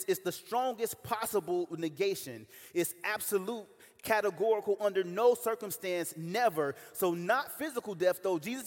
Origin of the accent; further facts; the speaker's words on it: United States; I grew up on the South Side. I grew up in Inglewood.